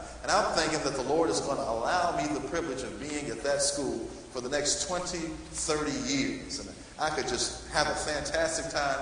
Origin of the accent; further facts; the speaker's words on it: Georgia, United States; now in Dallas, United States; I came here from Georgia to Texas to serve as the dean of a small school in the inner city Dallas, a place called Sunny South Dallas.